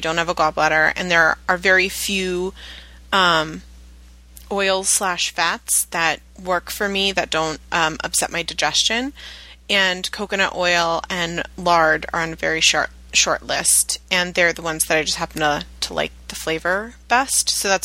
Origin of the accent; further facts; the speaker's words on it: Virginia Beach, Virginia, United States; I told you I grew up a vegetarian in Virginia Beach.